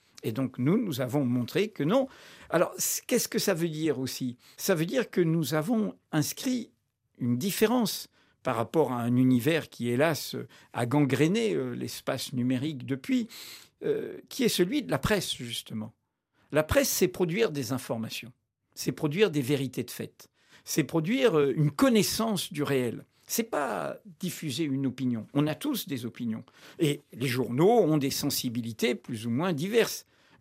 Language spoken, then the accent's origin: French; Martinique, France; also born or lived in Algeria; J'ai grandi dans les Caraïbes, le pays d'Aimé Césaire, le pays de Frantz Fanon, le pays d'Édouard Glissant à la Martinique. Et ensuite, j'ai passé ma jeunesse en Algérie après l'indépendance.